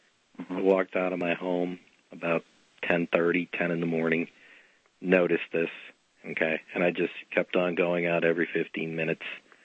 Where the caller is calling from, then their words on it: Chicago, Illinois, United States; Hey, Alan, I'm calling from Chicago.